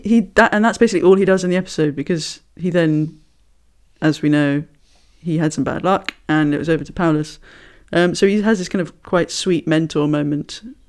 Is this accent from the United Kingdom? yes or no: yes; United Kingdom; because I'm British.